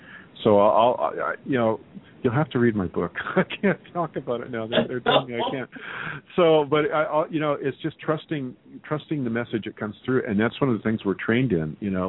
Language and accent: English; Scotland, United Kingdom; Yeah, you know, being Scottish Islander, yeah, lass, I know, I get hit on the head with a hammer.